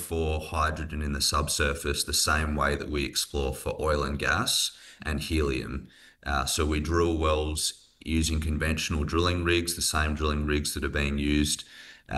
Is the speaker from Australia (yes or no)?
yes; Australia; now in United States; I'm not from around here. I've spent half of my career in the United States, but I'm from Australia.